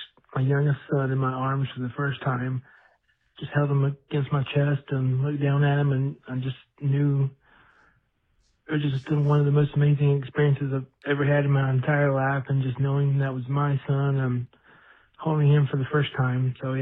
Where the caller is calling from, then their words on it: Battle Creek, Michigan, United States; I am calling from Battle Creek, Michigan.